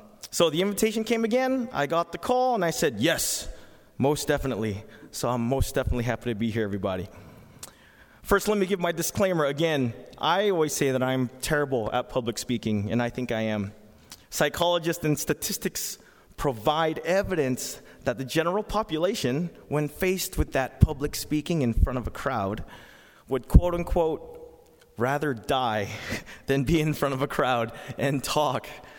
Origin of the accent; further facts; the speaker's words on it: Kansas, United States; How's your transition from Kansas coming along? Because that's where I came from. I came from the Midwest. Came from a long way.